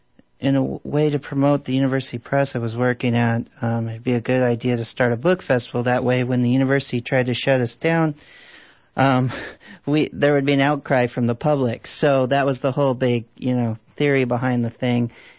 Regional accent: Portland, Oregon, United States; No, I'm from Portland.

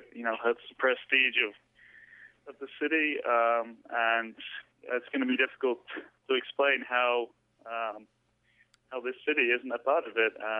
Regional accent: Brighton, South East England, United Kingdom; accent: mixed; moved away as an adult; now in Chicago, United States; I have a bit of a mixed accent, but I'm from England originally, from Brighton, which is near London. And I moved to Chicago about 10 years ago to go to grad school out here.

